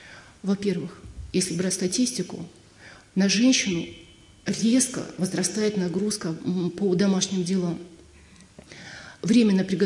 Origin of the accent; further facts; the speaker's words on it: Magnitogorsk, Chelyabinsk Oblast, Russia; now in Sredneuralsk, Russia; из которого я приехала в Среднеуральский монастырь, из Магнитогорска, это очень крупный, достаточно крупный город.